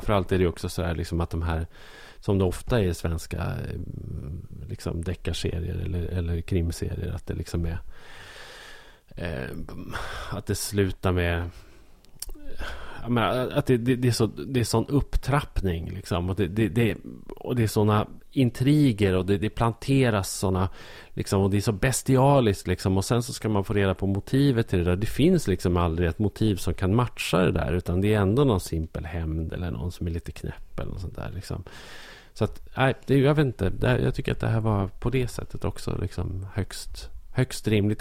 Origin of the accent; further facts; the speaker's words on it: Norrland, Sweden; alltså som norrlänning